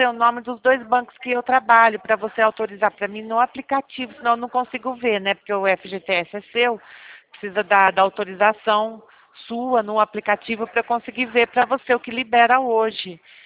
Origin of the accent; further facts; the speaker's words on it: São Carlos, São Paulo, Brazil; São Carlos, eu sou de São Carlos